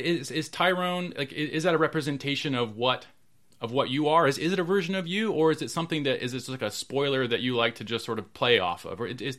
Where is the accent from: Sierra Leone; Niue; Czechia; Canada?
Canada; now in Ridgewood, United States; I live right now, I'm from Canada originally, but I live in a town called Ridgewood, New Jersey, which is a few towns over from the town you grew up in.